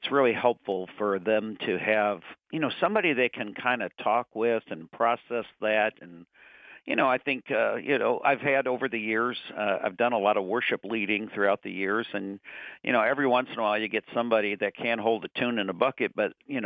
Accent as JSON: {"language": "English", "town": "Detroit", "region": "Michigan", "country": "United States", "tie": "born or raised there", "also_born_or_lived": "Arkansas / Tennessee", "said": "But it, you know, growing up in Detroit and moving to a town of 315 was some transition."}